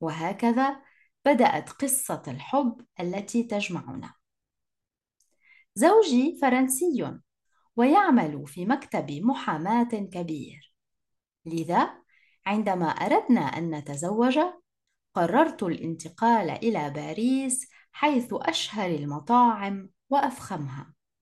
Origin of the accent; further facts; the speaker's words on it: Jordan; also born or lived in Austria / Canada; now in Paris, France; عمري 35 سنة. أنا أردنية الأصل، ولكنني تنقلت بين بلدان كثيرة لأدرس وأعمل. فقد سكنت في الأردن طبعا، وفي النمسا وكندا، وأنا اليوم أعيش في باريس منذ 4 سنوات،